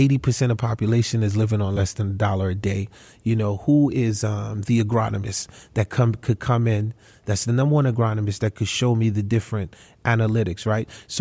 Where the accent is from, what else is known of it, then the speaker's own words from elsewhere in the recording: Haiti; now in United States; I mean, I came from Haiti. I have family that have died on the Cuban waters trying to come over to Miami and have not made it, right?